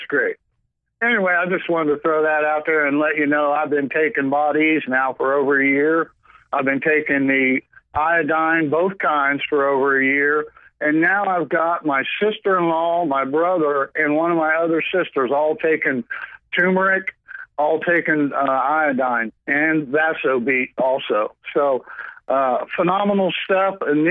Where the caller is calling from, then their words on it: Oklahoma, United States; Hey, brother, you know, it's been a while since we talked, but I'm your pal from Oklahoma. Remember my reports from Ardmore